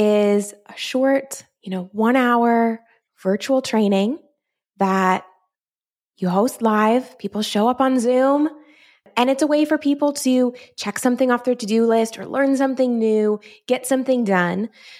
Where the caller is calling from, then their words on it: Nashville, Tennessee, United States; I'm in Nashville, so middle of the U.S., and happy to be here.